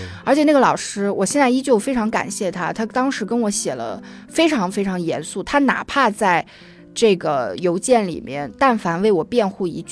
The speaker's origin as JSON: {"language": "Chinese", "town": "Nanjing", "region": "Jiangsu", "country": "China", "tie": "born or raised there", "lives_now": "Beijing, China", "said": "直到我后来出国了读书或者是来北京工作了，我才意识到原来南京是这么好的一个城市"}